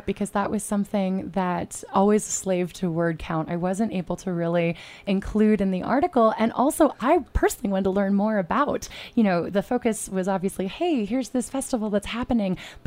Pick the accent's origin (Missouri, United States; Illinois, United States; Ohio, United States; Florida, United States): Ohio, United States; I'm from Ohio. I'm like suddenly, oh my gosh, I'm a Midwesterner and I'm not an ice climber.